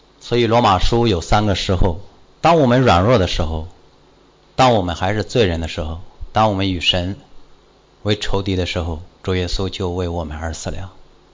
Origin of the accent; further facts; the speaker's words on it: China; 因为我是一个中国人